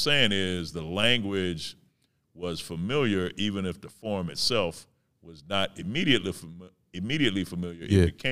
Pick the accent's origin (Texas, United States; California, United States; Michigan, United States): Michigan, United States; Detroit; I mean, I'm from Detroit, like, you know, you might see a pimp in the street rhyming.